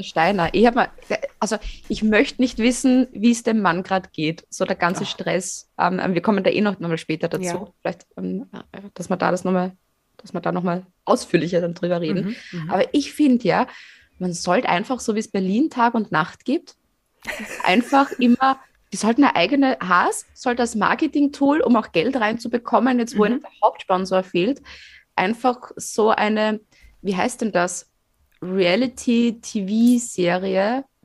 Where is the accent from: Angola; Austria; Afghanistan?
Austria; Fohnsdorf, Styria; die haben ein Grundstück, das ist so groß wie Fohnsdorf. Also mein Heimatdorf.